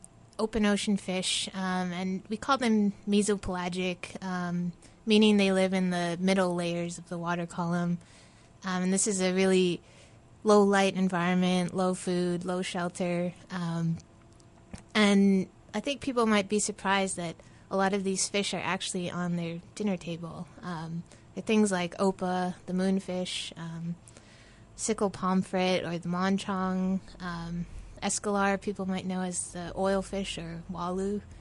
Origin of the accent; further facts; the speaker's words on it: Hawaii, United States; growing up in Hawaii gave me a really easy reason to be interested in the ocean.